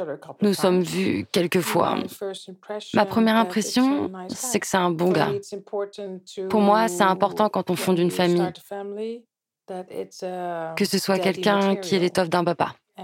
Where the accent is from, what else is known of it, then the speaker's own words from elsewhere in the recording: Netherlands; French is a second language; now in France; je viens des Pays-Bas.